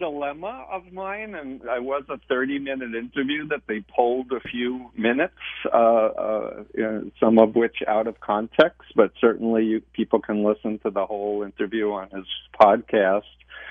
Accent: United States; The last thing I want to do is play into Russian hands because I'm an American and I don't want to sow division.

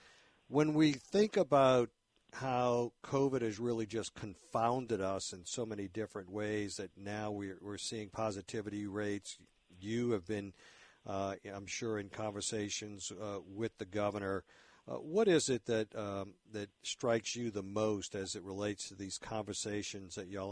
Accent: New Orleans, Louisiana, United States; When I tell folks that I'm from the New Orleans metro area, the first thing that they say, you know, I've always wanted to go for Mardi Gras.

